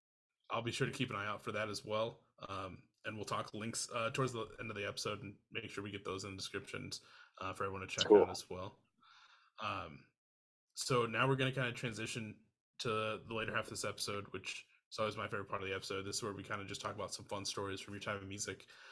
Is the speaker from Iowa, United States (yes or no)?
yes; Iowa, United States; now in Minneapolis, United States; So I'm originally from Iowa